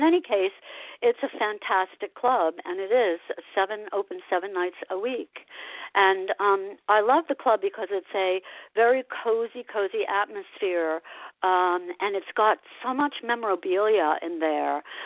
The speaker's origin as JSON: {"language": "English", "town": "Asbury Park", "region": "New Jersey", "country": "United States", "tie": "born or raised there", "said": "even though I grew up in Asbury Park, so shame on moi"}